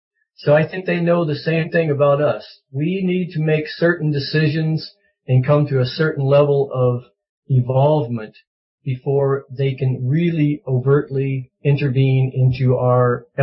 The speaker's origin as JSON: {"language": "English", "country": "United States", "said": "sometimes I get embarrassed to even bring this up, being an American"}